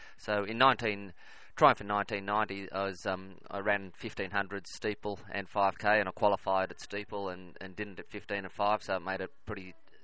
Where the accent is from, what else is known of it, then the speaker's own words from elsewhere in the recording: Armidale, New South Wales, Australia; moved away as an adult; also born or lived in Ballarat; Well, I grew up in Armidale and moved to Ballarat in the late 80s to do a human movement degree